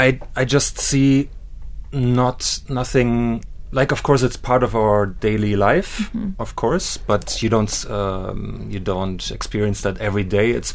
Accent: Cologne, North Rhine-Westphalia, Germany; English is a second language; I come from Cologne originally, but I met this girl in Germany in Stuttgart.

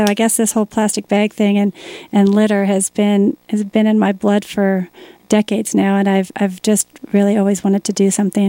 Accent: California, United States; now in Fairfield, United States; I live in Fairfield. I'm originally from California.

